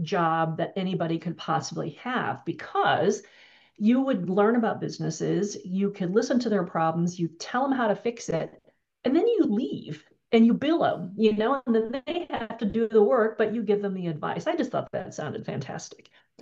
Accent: Wisconsin, United States; when I grew up in Wisconsin, a small farming town in South Central Wisconsin

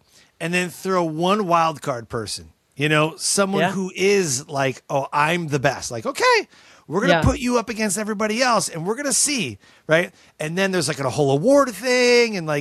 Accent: Detroit, Michigan, United States; Like I'm from Detroit, so the closest we do barbecue would be like maybe St. Louis style, but more like Kansas City, I think.

